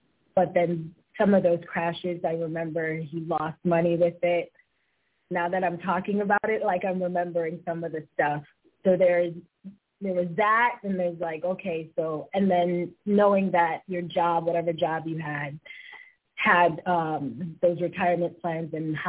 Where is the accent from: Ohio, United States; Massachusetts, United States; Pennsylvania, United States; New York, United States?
New York, United States; New York City; growing up in the Bronx and in New York